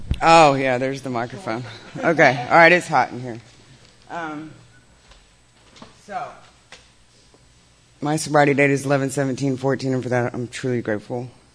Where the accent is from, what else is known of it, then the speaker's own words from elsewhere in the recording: Dallas, Texas, United States; Growing up in Dallas, I lived in every little city that there was. Hearst, Euless, Bedford, Carrollton, Richland.